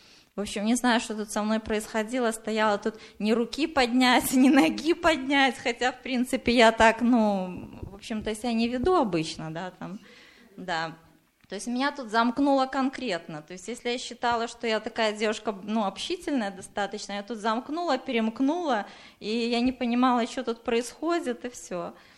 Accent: Minsk, Belarus; я из Минска.

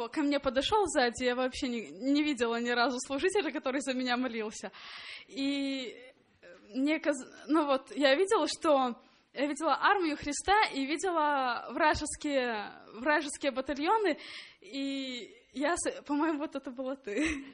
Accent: Belarus; я из Беларуси.

